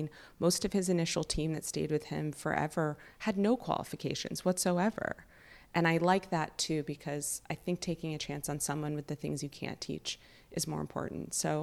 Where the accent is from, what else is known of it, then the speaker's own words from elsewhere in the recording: Los Angeles, California, United States; I grew up in Los Angeles where, you know, when you ate vegetarian, whether it's at a restaurant or in your home, you know, we didn't call it Meatless Monday.